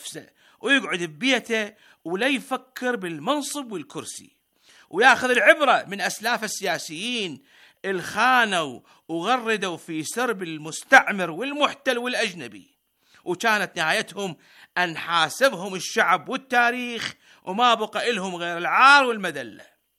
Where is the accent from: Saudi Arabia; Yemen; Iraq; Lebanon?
Iraq; فإحنا كشعب عراقي ندعمكم